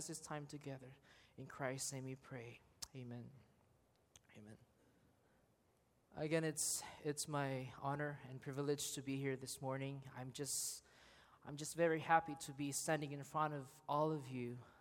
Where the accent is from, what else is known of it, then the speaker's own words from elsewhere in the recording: Philippines; And that's how Filipinos are. I love being a Filipino. But I'm not saying all these things to deny the fact that there's pain and suffering among my countrymen.